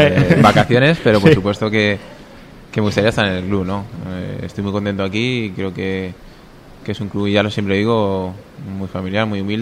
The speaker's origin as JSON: {"language": "Spanish", "town": "Puerto Sagunto", "region": "Valencian Community", "country": "Spain", "said": "Vengo de Puerto Sagunto"}